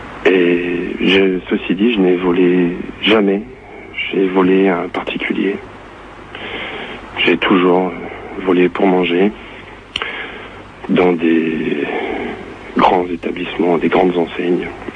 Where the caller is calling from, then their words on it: Montpellier, Occitanie, France; de Montpellier. Merci, au revoir.